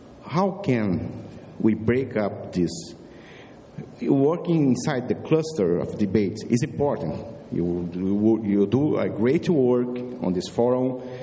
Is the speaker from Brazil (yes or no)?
yes; Brazil; English is a second language; I'm from Brazil.